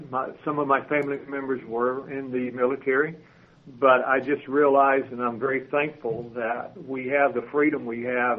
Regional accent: Oklahoma, United States; now in Texas, United States; I grew up in Oklahoma, got my education there, went to a small teacher's college in northeastern Oklahoma

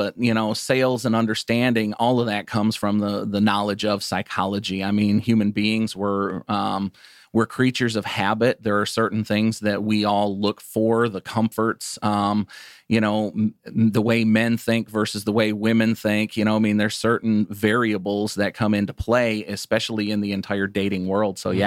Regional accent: Michigan, United States; I'm originally from Michigan. So I moved to Detroit where I had a buddy of mine.

